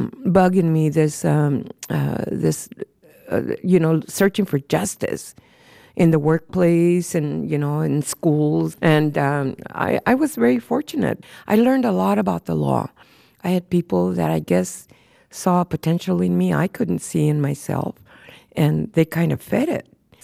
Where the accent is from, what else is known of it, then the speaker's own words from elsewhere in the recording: Texas, United States; moved away; I remember picking cotton way back in Texas. And when we moved to California from Texas, heck, finally my mother settled on, she loved picking oranges.